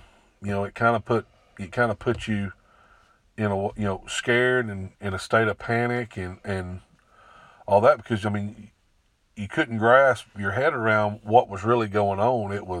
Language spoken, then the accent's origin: English; Bigelow, Arkansas, United States; I'm 42 years old. I'm from Bigelow, Arkansas. I grew up there in that small town my whole life.